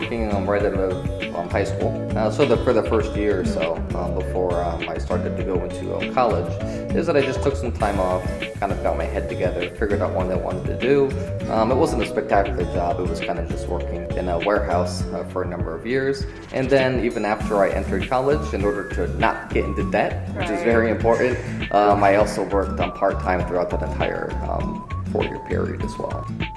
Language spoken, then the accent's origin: English; United States; I'm from America.